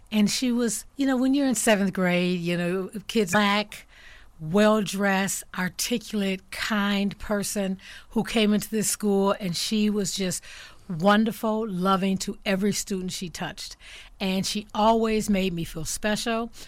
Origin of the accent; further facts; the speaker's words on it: Milwaukee, Wisconsin, United States; Well, I was born in Milwaukee, educated in the Milwaukee Public Schools. I am one of six siblings, second in the line. I left Milwaukee